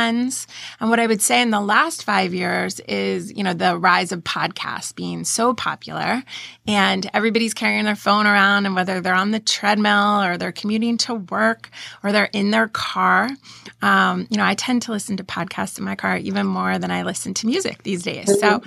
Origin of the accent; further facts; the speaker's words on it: Pennsylvania, United States; I grew up in Pennsylvania.